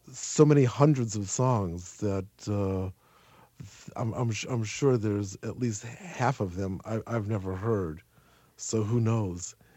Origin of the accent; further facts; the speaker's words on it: Chicago, Illinois, United States; He was never, I'm from Chicago, where our tastes run more toward blues and rhythm and blues, and his music really had very little impact on my musical life.